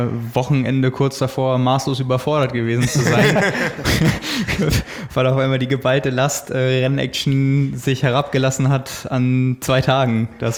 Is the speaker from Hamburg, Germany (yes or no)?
yes; Hamburg, Germany; Also gerade für uns als Hamburger